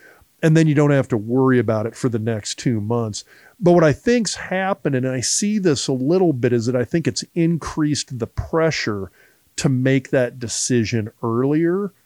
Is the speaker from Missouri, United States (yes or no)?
no; Lincoln, Nebraska, United States; I grew up in Lincoln, Nebraska. And at that time period, it was a different place.